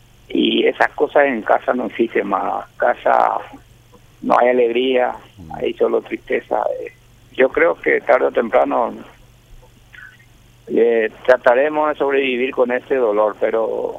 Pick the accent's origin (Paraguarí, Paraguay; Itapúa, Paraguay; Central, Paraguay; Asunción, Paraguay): Paraguarí, Paraguay; Carapeguá; moved away; Yo soy carapegüeño.